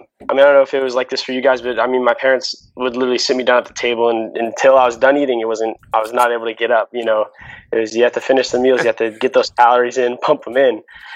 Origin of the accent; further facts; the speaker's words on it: Phoenix, Arizona, United States; I'm from Phoenix, Arizona